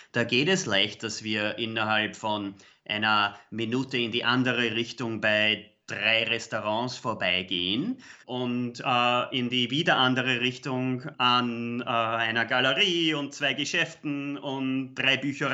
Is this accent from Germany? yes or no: no; Austria; Irgendwie muss man Prioritäten setzen als Österreicher.